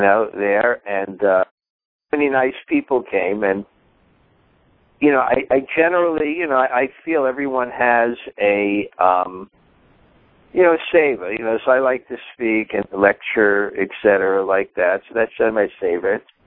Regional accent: India; I'll give him my own seat because I grew up in India. That's the culture.

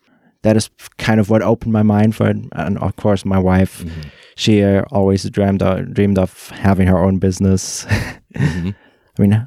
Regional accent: Germany; moved away as an adult; I'm actually, I immigrated from Germany.

